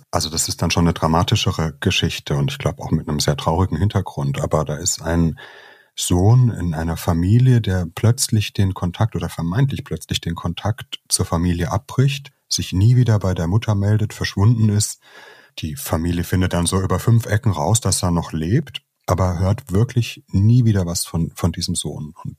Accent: Nuremberg, Bavaria, Germany; now in Heidelberg, Germany; Ich komme nicht aus Frankreich, sondern aus Franken. Das hört sich ähnlich an, aber es sind doch unterschiedliche Welten. Bin in Nürnberg aufgewachsen, aber dann nach Heidelberg gezogen, habe da auch studiert

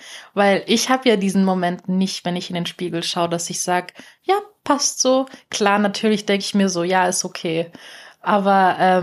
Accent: Turkey; weil ich bin ja Türkin.

